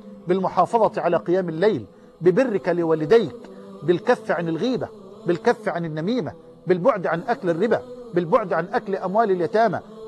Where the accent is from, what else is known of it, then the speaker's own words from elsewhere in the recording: Egypt; بلدنا مصر